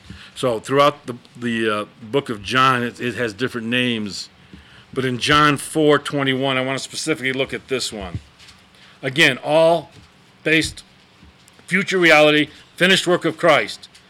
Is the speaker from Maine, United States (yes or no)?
no; Chicago, Illinois, United States; there was Stanislaus in the area of the Chicago area. I'm from the Polish area, and so St. Stanislaus was from that area, and we had St. Casimir and all the ski names that were there.